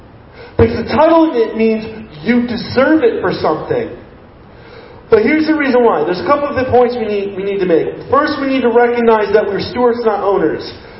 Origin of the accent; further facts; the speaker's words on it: United States; Because I'm an American, I'm entitled to be comfortable, right?